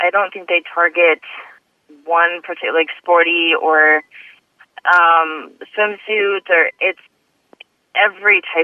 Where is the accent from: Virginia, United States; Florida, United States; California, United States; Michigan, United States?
Michigan, United States; Holland; I'm from Holland, Michigan. I'm a 34-year-old mother